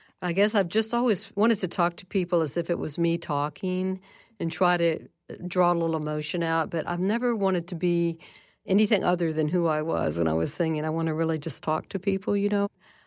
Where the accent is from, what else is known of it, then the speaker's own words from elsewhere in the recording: Virginia, United States; Virginia is so old, and I think that has had a huge impact on my life. I was raised among families that had been from Virginia and North Carolina since like the 1600s.